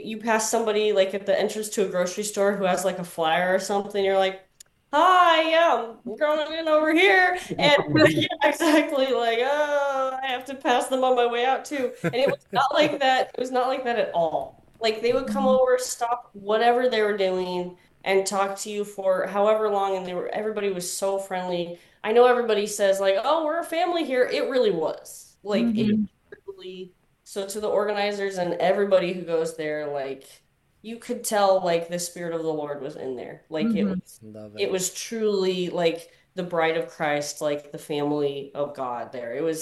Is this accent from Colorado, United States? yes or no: yes; Colorado, United States; I'm from Colorado